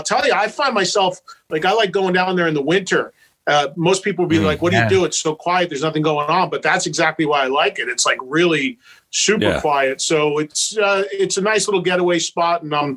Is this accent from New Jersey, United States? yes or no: yes; New Jersey, United States; look, I'm from New Jersey and I've lived here my whole life. And, you know, I'll always be a Jersey guy.